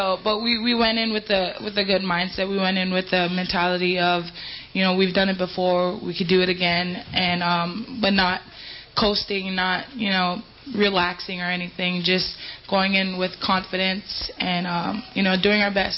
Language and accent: English; Hawaii, United States; from Hawaii.